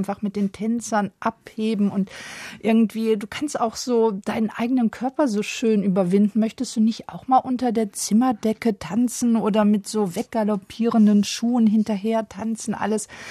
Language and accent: German; Rhineland, Germany; also ich komme ja aus dem Rheinland, ne?